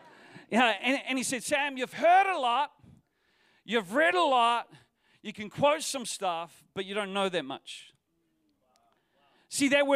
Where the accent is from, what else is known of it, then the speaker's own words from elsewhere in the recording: New Zealand; They said, where are you from? I said, I'm from New Zealand.